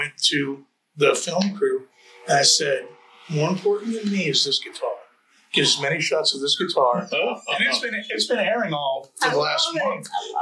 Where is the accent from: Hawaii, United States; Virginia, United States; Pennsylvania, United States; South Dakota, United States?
Virginia, United States; Manassas; I'm from Manassas. I live in Manassas.